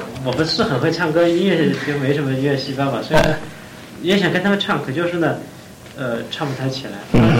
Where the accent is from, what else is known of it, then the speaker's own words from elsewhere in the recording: China; now in United States; 因为我从大陆来吧，来了也不久